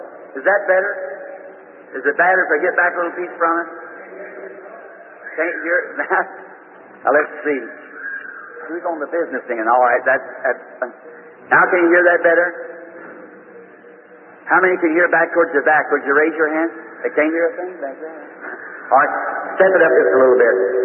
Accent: Kentucky, United States; born or raised there

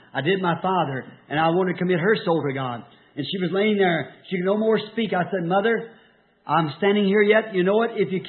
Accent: Ireland; I first, being Irish, I thought I'd go down to the Irish church.

